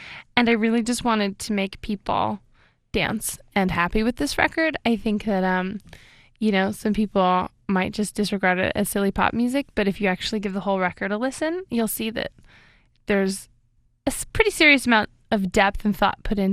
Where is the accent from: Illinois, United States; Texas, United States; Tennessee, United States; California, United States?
Tennessee, United States; Nashville; and that's just what I did for fun, and that's kind of how I was raised in Nashville.